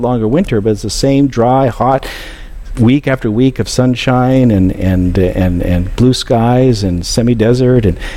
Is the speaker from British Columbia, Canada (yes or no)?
yes; Kelowna, British Columbia, Canada; I was brought up in the California of Canada. And so when people would come and visit my hometown, you know, different church members, they'd meet up with me in Kelowna, BC, and they'd say, "You used to live here? Why did you ever leave?"